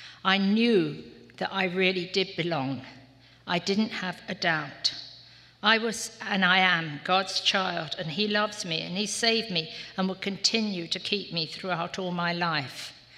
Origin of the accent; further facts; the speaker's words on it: London, United Kingdom; born there; in case you don't know from my accent, I was born in England, in London. And I was blessed to grow up in a Christian home. My family attended a big inner city Baptist church.